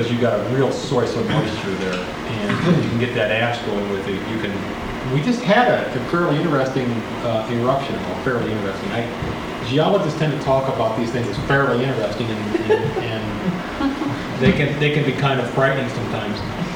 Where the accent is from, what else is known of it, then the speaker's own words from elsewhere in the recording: Midwest, United States; Of course, you know, we're from the Midwest. We don't experience earthquakes or volcanic activity.